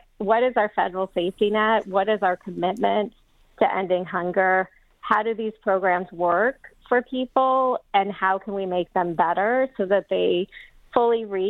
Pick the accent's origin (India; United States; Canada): United States; Toledo, Ohio; so I grew up in Toledo, 70s and 80s.